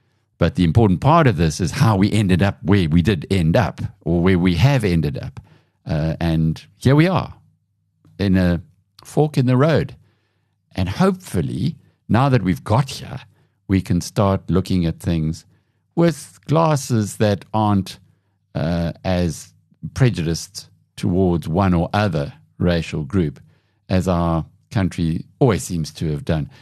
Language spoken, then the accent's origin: English; South Africa; accent: South African; I was not regarded as British ever, because what came out of my mouth was South African.